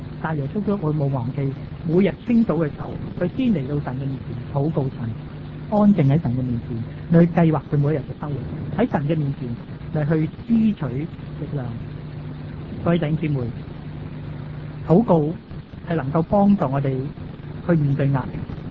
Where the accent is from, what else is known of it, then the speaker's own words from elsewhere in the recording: Hong Kong; 有時同我哋香港人都冇咩分別，但香港人係更加嘅忙。